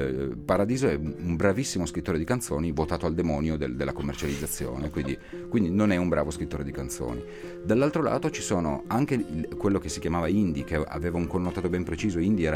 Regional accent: Rivoli, Piedmont, Italy; Io dicevo sempre, ma io sono di Rivoli.

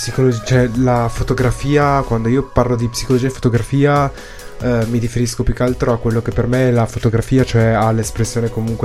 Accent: Turin, Piedmont, Italy; Sono di Torino, uh-huh. sì.

